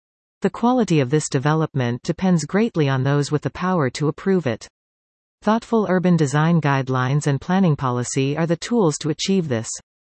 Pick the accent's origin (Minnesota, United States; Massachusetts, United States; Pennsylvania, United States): Massachusetts, United States; Cambridge; I love living in Cambridge. I was raised here and now I am raising my three kids here.